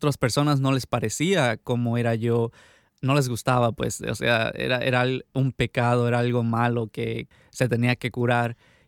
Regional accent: Chacala, Durango, Mexico; Se llama Chacala, en el municipio de Tamazula, en el estado de Durango. Está como, o sea, a 2-3 horas de Culiacán, Sinaloa.

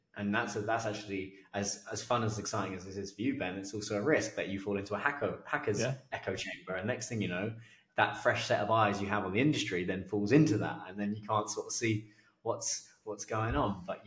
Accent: East of England, United Kingdom; my grandparents are from Belfast on my dad's side, and then my mum's side of the family are all Spanish. But I was brought up in Hertfordshire, just north of London, huge Arsenal fan.

